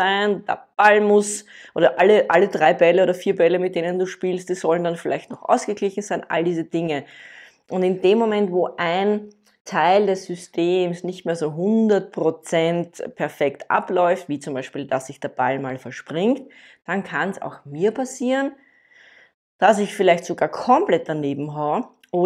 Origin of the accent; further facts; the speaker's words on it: Eastern Austria, Austria; ich bin groß geworden am Sandplatz. Ne? Bei uns im Osten von Österreich gibt es ja hauptsächlich Sandplätze oder auch in Österreich generell, zumindest da, wo ich eben lebe.